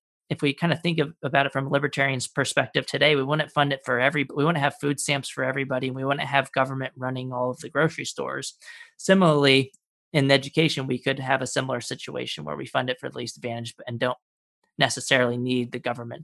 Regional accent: San Antonio, Texas, United States; Yeah, I grew up in San Antonio, Texas, and went through the public education system all through K through 12.

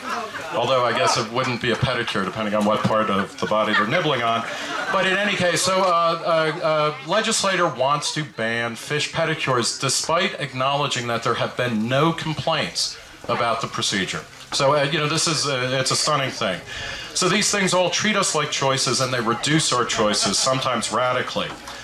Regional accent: Brooklyn, New York, United States; born there; On the other side of the country, where I'm from, actually, I was born in Brooklyn

